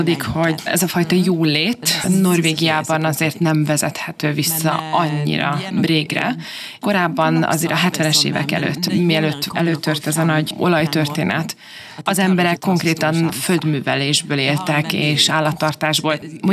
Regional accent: Hungary; én Magyarországról való vagyok

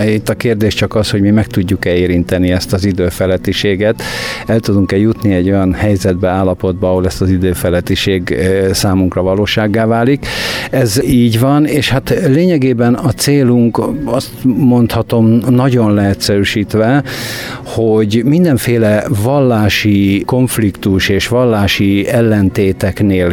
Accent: Hungary; ezt úgy mondjuk, hogy magyar, magyarok vagyunk, magyarság

